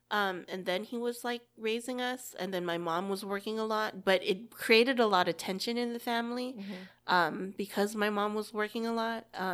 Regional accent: Hawaii, United States; born there; I was born in Hawaii.

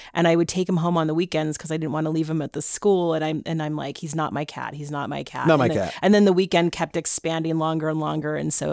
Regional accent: Arizona, United States; like I said, I was from Arizona

